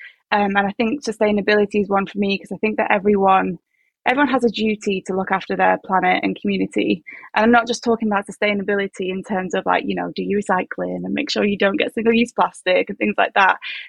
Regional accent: Austria; also born or lived in United Kingdom; I come from two different cultures. So I'm Austrian and I'm British.

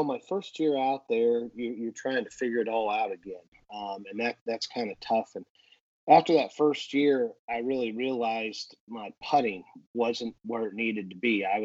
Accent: Colorado, United States; Growing up in Colorado like I did, I don't think my short game ever got prepared for Bermuda grass

